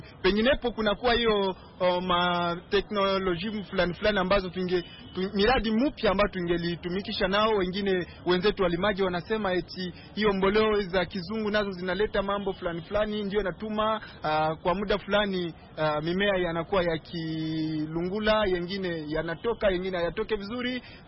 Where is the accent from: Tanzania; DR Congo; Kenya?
DR Congo; Goma, North Kivu; ingine natoka maeneo za Goma.